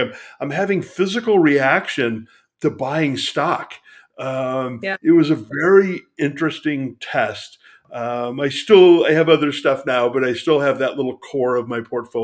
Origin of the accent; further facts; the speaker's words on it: California, United States; Living in Nevada, we're next door to California, and I grew up in California, but love Nevada.